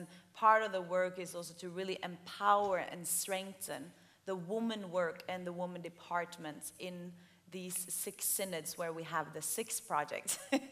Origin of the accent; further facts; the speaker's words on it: Oslo, Norway; now in Ethiopia; I'm from Norway, from Oslo.